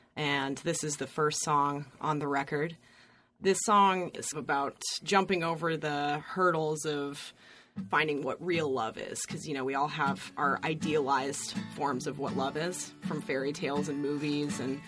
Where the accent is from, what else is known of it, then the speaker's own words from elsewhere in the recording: Evergreen, Colorado, United States; That's right. Yeah, I'm from Evergreen, Colorado.